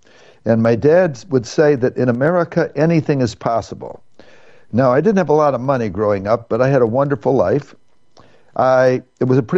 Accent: Dalton, Illinois, United States; Well, I grew up in a town called Dalton, Illinois. And I grew up in about a 600-square-foot house.

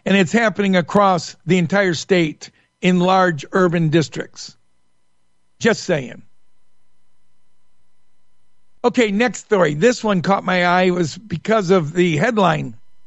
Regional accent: Michigan, United States; Born and raised in Michigan, never heard of this happening.

